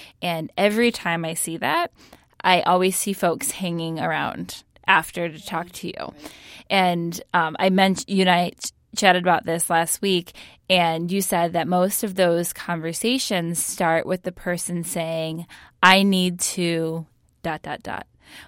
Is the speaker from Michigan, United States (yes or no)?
yes; Michigan, United States; because I'm from Eastern Michigan as well